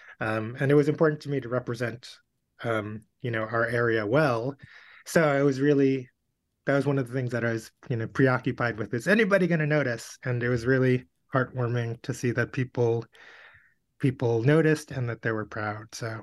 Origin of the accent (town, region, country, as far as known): New York, United States; born or raised there